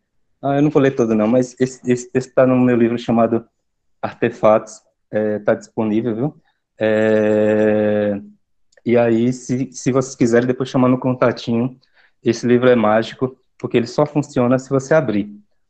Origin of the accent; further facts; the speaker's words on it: Acajutiba, Bahia, Brazil; nas escolas rurais de onde eu venho, que é de Acajutiva, mas né, no caso nas periferias de Acajutiva